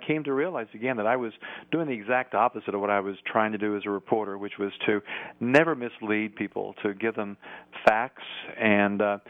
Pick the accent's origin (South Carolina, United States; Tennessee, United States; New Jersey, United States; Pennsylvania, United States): Tennessee, United States; I was a newspaper reporter in my home state of Tennessee